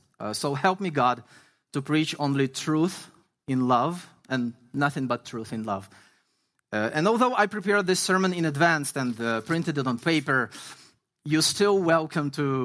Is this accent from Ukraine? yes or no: yes; Ukraine; also born or lived in Israel; We are originally from Ukraine, and we spent 4 years in Israel before coming here around a year and a half ago.